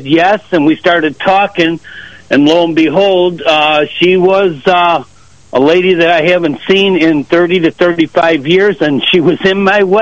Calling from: Wyoming, United States

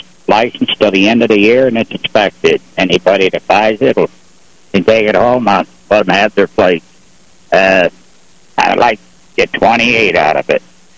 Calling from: Canisteo, New York, United States; Canisteau, New York.

